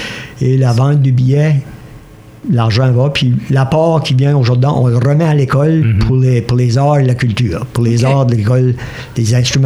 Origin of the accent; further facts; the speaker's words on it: Eel River Crossing, New Brunswick, Canada; now in Balmoral, Canada; Puis moi, je suis originaire, j'ai passé mon enfance à Eel River Crossing. Puis là, je suis un citoyen de Balmoral depuis 50, 4 ans, je crois.